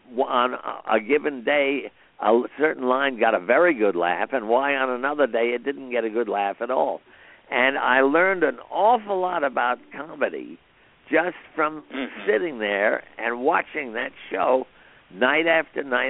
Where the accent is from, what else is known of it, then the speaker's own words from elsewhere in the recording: Manhattan, New York, United States; Right in Manhattan.